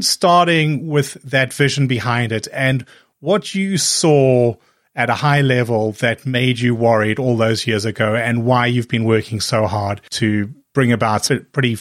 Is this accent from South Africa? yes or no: yes; South Africa; I grew up in South Africa